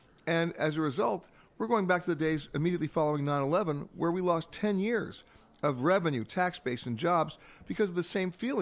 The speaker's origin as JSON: {"language": "English", "country": "United States", "said": "Although, I have to tell you, and I'm almost embarrassed as an American to say this"}